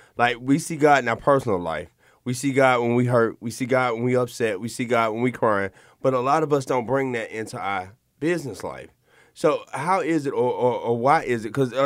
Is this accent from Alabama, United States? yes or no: yes; Alabama, United States; I'm just from Alabama, so you know.